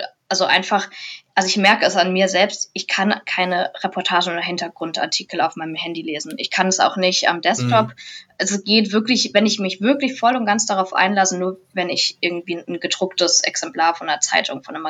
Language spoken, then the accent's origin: German; Hesse, Germany; Und das ist natürlich hier so Rhein-Main-Gebiet, wo ich herkomme